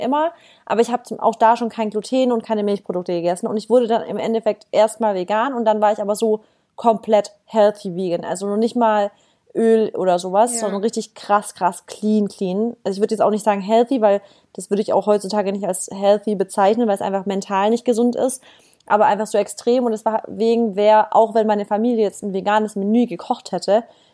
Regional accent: Stuttgart, Baden-Württemberg, Germany; now in Berlin, Germany; ich komme eigentlich aus dem Süden Deutschlands, also aus Baden-Württemberg, Stuttgart. Bin jetzt wegen meinem Freund nach Berlin gezogen

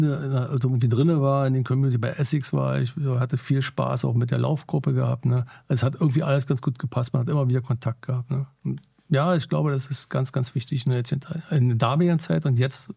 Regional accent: Berlin, Germany; so als Berliner

